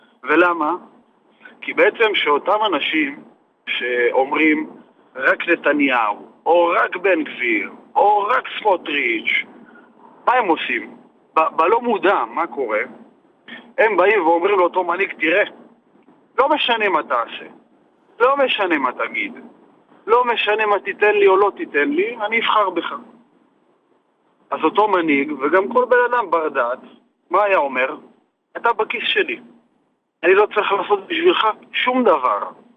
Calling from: Northern District, Israel; אני ממושב בינמי בצפון.

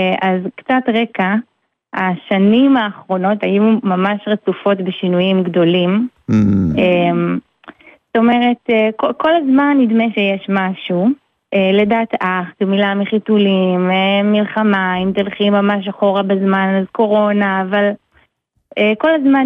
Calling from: West Coast, United States; יש לי קול שקט, כי אני מדברת מארצות הברית, ואצלנו לילה

